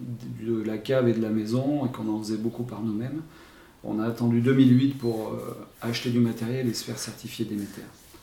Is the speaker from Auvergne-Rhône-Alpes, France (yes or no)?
yes; Chandieu, Auvergne-Rhône-Alpes, France; born there; j'ai 51 ans, je suis né à Chandieu et je suis vigneron dans cette commune depuis 1997